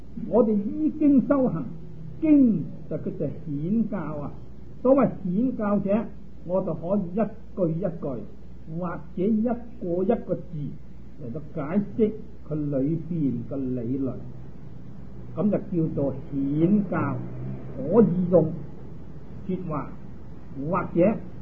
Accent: China; 就例如我们中国人都有他这个姓，有他这个名

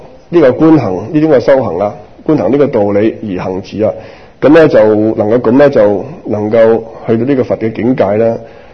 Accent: China; 哇，终于有我哋中国人上啦，变到咁。

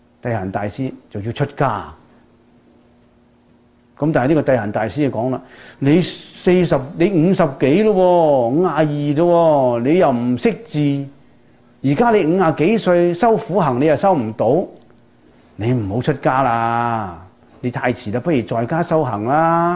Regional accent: Guangdong, China; 我哋廣東人講補鑊

